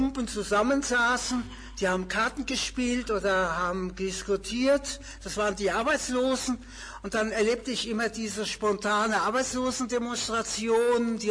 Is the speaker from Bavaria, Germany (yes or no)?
yes; Aschaffenburg, Bavaria, Germany; born there; Aschaffenburg ist ja meine Geburtsstadt. Hier bin ich geboren. Geboren, sage ich mal, ist mal in der Steingasse geboren, aber gelebt haben wir die ganze Zeit in der Heinzelstraße